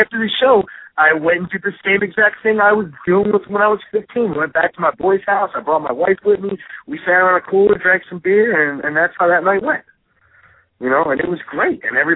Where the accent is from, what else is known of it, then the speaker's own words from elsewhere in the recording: Deptford, London, United Kingdom; And as soon as the promoter found out I was from Deptford, he was like, bam, come on, kid, come on down and wrestle for us.